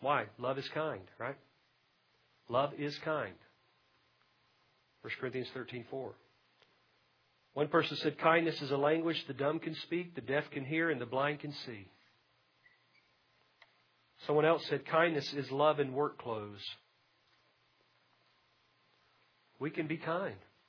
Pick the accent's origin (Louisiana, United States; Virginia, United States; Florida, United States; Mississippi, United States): Florida, United States; Jacksonville; born there; And I was born in Jacksonville. I was not an Alabamian.